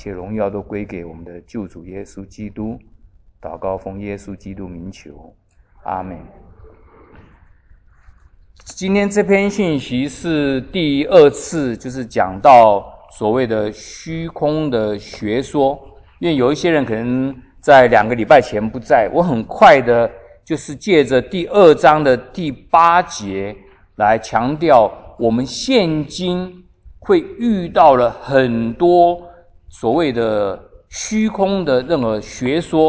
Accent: China; 对我们中国人来讲，是我们沉浮了5000年的传统。

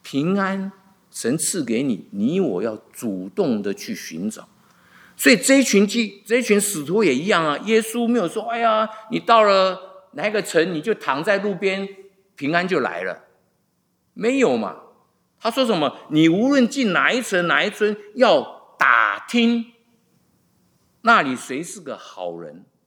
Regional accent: China; 因为我们中国人经过了这么很多很多年前那种饥荒

